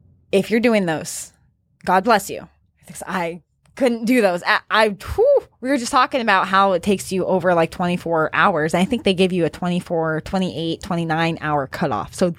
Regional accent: New Mexico, United States; That's where I grew up in New Mexico.

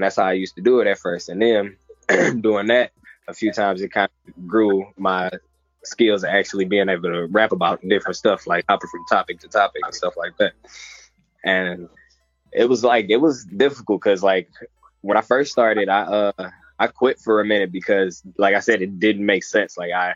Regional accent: Detroit, Michigan, United States; Well, like I said, I'm from Detroit. I grew up on the east side.

